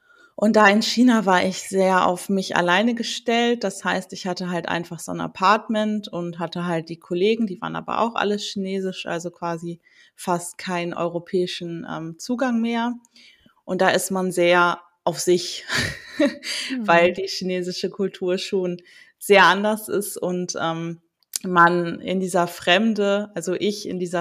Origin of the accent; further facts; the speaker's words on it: North Rhine-Westphalia, Germany; moved away as an adult; weil ich für den Master aus meinem Heimatbundesland Nordrhein-Westfalen halt ans Meer schon gezogen bin, an die Ostsee, nach Schleswig-Holstein